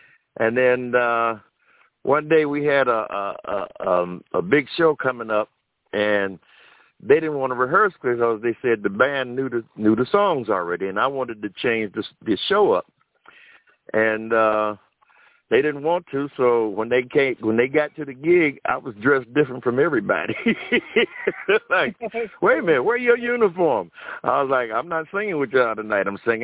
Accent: Detroit, Michigan, United States; also born or lived in West Virginia; Right. Yep, I moved to Detroit from West Virginia when I was six.

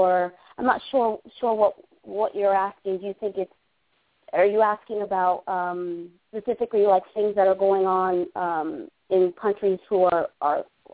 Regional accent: New Jersey, United States; I know you know I'm from Jersey, yeah?

